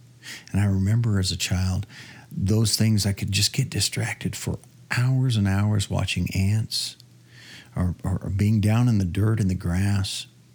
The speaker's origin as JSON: {"language": "English", "region": "Nebraska", "country": "United States", "tie": "born or raised there", "said": "I grew up in Nebraska, hence the name of the album, …."}